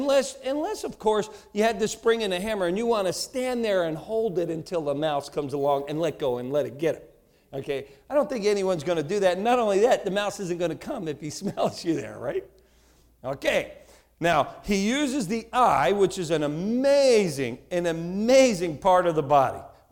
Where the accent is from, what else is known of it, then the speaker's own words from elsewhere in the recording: New Jersey, United States; accent: Jersey; I have a lot of accent, and I'm from America. You know? I have a Jersey accent.